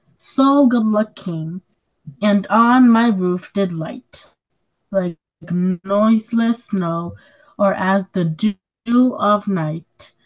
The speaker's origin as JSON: {"language": "English", "town": "Hudson", "country": "United States", "said": "I'm 11 years old, and I'm also from Hudson."}